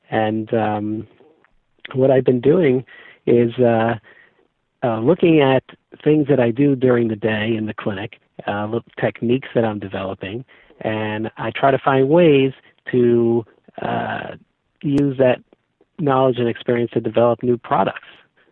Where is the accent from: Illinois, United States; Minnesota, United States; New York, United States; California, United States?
New York, United States; now in Baltimore, United States; So I'm from New York. My wife and I were living in Riverdale, New York, which is in the Bronx.